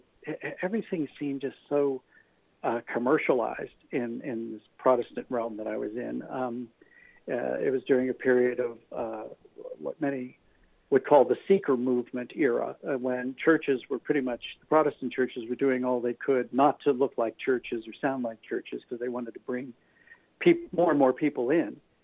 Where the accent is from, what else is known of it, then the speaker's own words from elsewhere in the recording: United States; I'm an East Coast boy. I grew up outside of Washington, D.C.